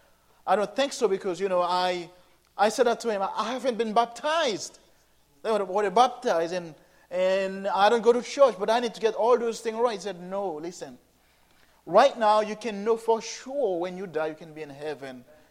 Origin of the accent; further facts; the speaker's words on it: Haiti; English is a second language; I was born and raised in Haiti. You know, Haiti is my homeland. And this is why, when I first come here, I had to learn to speak just like you a little bit. I'm still learning English